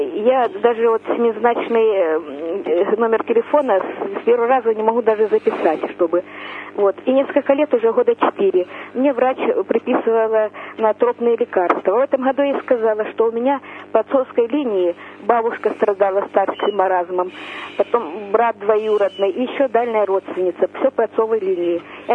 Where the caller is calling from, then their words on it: Rostov Oblast, Russia; Мне 67 лет. Я звоню из Ростовской области.